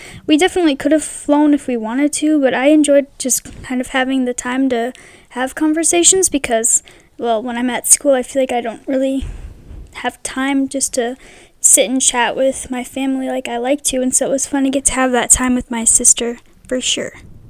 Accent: Minnesota, United States; So I'm from Minnesota, if you are listening and you don't know

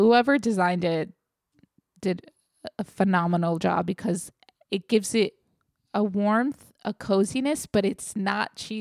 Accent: New York, United States; Growing up in New York, it's like you think I'd be everywhere in New England. I've been to like three states there.

